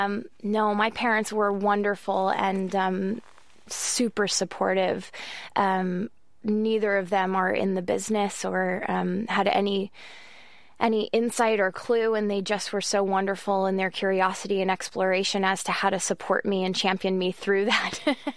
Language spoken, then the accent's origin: English; Los Angeles, California, United States; I grew up in Los Angeles